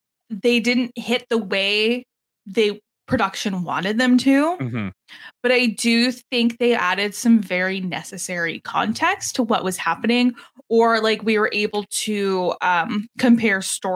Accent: Canada; I'm Canadian. Your laws don't work here, and I don't have the money for it.

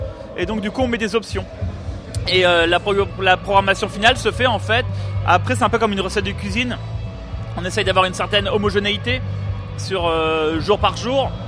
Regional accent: Landerneau, Brittany, France; Bon, ben là, de pouvoir les inviter 20 ans après, chez nous à Landerneau, c'est ça l'objectif.

